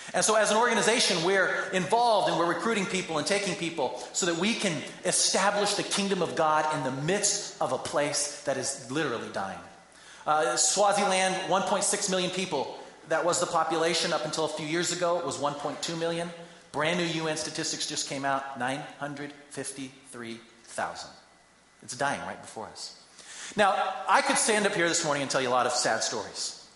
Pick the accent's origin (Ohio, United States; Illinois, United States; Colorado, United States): Colorado, United States; You know, I'm from Colorado, and it wasn't this cold when I left.